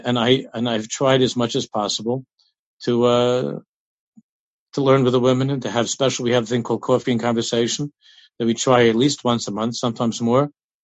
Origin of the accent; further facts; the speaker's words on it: New York, United States; I think that I grew up in New York in the late 50s, early 60s, and I grew up.